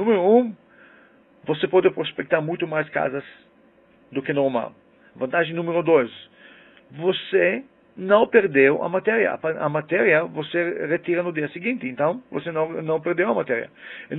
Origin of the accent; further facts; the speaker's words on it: Israel; also born or lived in United States; eu sou israelense, cresci no Israel, cresci também nos Estados Unidos